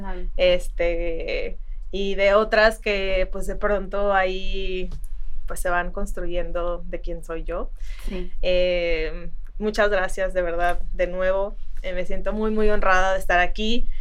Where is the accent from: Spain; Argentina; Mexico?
Mexico; Ocotlán, Jalisco; also born or lived in Guadalajara; now in Mexico City, Mexico; Soy mexicana, nací en Jalisco, en Ocotlán, Jalisco. Ahí crecí. Me vine luego a estudiar a Guadalajara, y aquí viví muchos años.